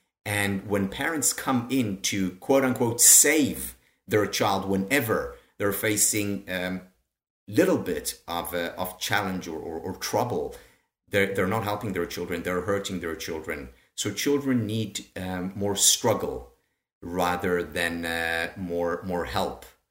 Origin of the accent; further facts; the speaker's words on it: Israel; Growing up in Israel taught me the most important lessons when it comes to happiness and well-being.